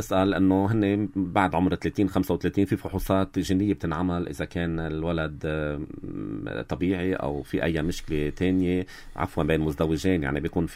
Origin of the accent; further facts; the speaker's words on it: Lebanon; موجود عندنا بلبنان